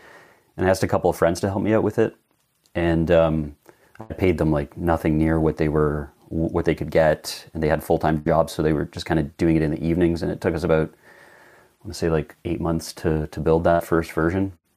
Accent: Canada; born there; English is a second language; So yeah, I'm actually English as a second language, funny enough. I was born in Canada though.

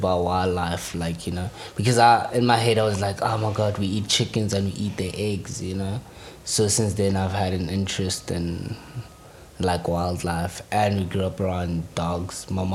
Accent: Kagiso, Gauteng, South Africa; I'm from Kagiso, which is in the west rand of Joburg, I think. Yeah, that's where I'm from. Mm-hmm. I was born there. Yeah, and then I've been around a bit, but mainly I grew up there.

